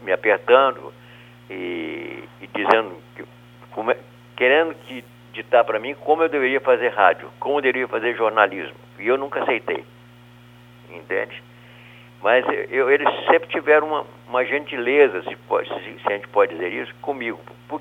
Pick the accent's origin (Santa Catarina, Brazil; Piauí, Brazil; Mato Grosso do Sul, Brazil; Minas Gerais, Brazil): Minas Gerais, Brazil; Aimorés; also born or lived in Vitória; como eu comecei lá na minha cidade de Aimorés, como locutor de rádio, e bancário e locutor de rádio, depois transferido para Vitória.